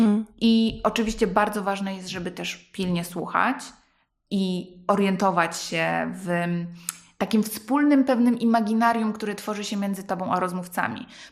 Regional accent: Recovered Territories, Poland; byłam pewna, że skoro ja przecież pochodzę z tak zwanych ziem odzyskanych

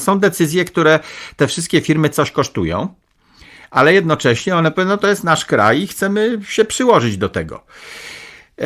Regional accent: Pomeranian Voivodeship, Poland; Taki stary szałerek, jak u nas na Kociewiu mówią

